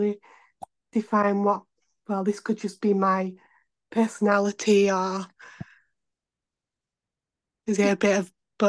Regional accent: Huddersfield, Yorkshire and the Humber, United Kingdom; I'm from Huddersfield, so

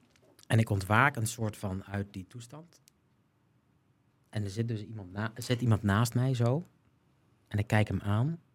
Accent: Westervoort, Gelderland, Netherlands; en dan ga ik hier weg uit Westervoort. Dat is het dorp waar ik vandaan kom.

